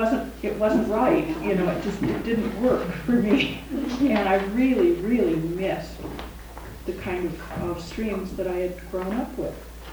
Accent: Seattle, Washington, United States; also born or lived in Southern United States; I was in the South quite a while, and I'm born and bred in Seattle.

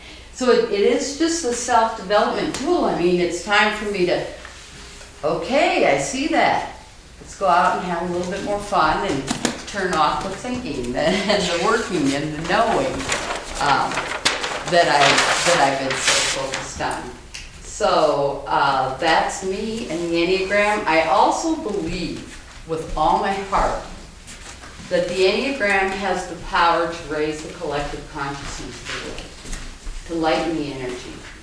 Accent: Des Moines, Iowa, United States; I'm from Des Moines, Iowa.

